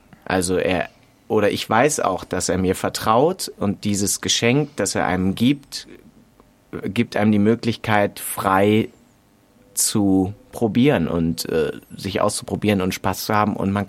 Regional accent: Cologne, North Rhine-Westphalia, Germany; in Köln bin ich aufgewachsen und in der Nähe von, in Köln bin ich geboren, in der Nähe von Köln aufgewachsen.

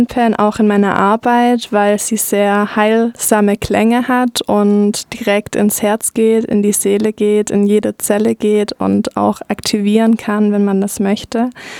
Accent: Schwäbisch Hall, Baden-Württemberg, Germany; also born or lived in Peru / Freiburg; Genau, also ich bin in Schwäbisch Hall aufgewachsen, aber habe dann ein paar Jahre woanders gewohnt, unter anderem in Peru und Freiburg und bin rumgereist.

